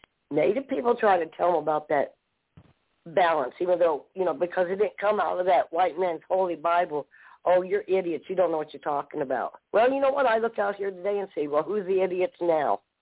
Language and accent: English; Oklahoma, United States; like I said, I grew up in Oklahoma.